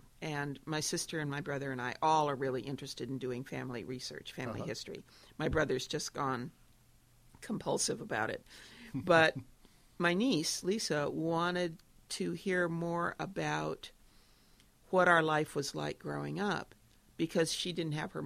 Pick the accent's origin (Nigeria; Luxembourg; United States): United States; Tacoma, Washington; I grew up in Tacoma, then went to school in Wisconsin and lived in Oregon, and then came back after I got divorced. Chose to come back to Tacoma.